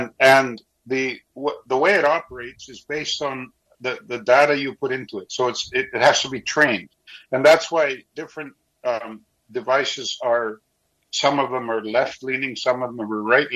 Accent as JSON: {"language": "English", "country": "Canada", "said": "But I'm a Canadian, so, you know, I have my truth, and it's different."}